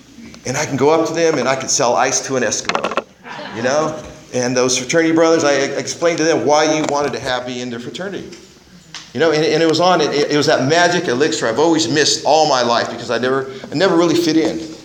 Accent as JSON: {"language": "English", "town": "Fresno", "region": "California", "country": "United States", "tie": "born or raised there", "said": "You know, I was born and raised in Fresno."}